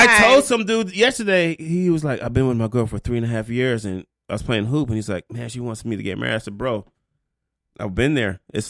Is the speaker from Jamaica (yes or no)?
yes; Jamaica; I am a Jamaican man